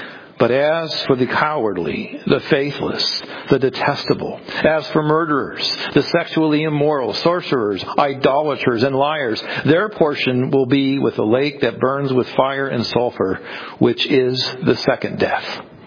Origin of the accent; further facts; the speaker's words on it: Akron, Ohio, United States; because I remember growing up in Akron, and the annual vacation was to go to Vermilion and spend a week on the lake.